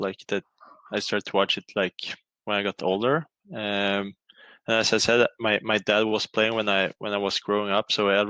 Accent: Sweden; I'm from Sweden, from school FTS. Sweden up north there, and I've been playing hockey up in Sweden in the SHL of Luleå

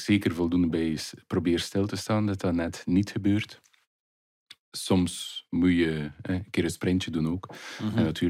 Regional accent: Voeren, Flanders, Belgium; want ik kom uit Veuren

